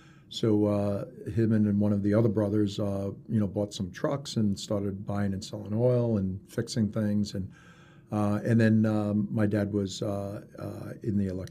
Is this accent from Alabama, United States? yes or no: no; East Islip, New York, United States; now in Rochester, United States; Yeah, so I originally grew up in Long Island, New York, in a little town called East Islip, my entire childhood.